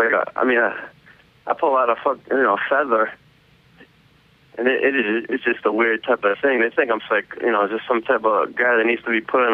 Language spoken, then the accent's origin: English; Boston, Massachusetts, United States; I'm from Boston, Massachusetts.